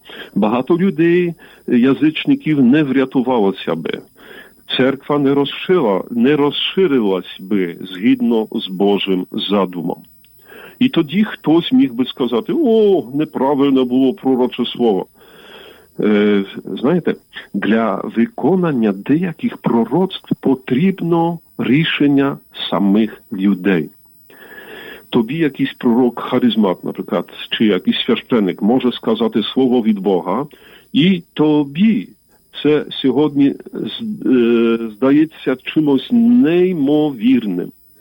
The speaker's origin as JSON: {"language": "Ukrainian", "town": "Kielce", "region": "Świętokrzyskie Voivodeship", "country": "Poland", "tie": "born or raised there", "said": "там в Кільцах, в моєму рідному місті"}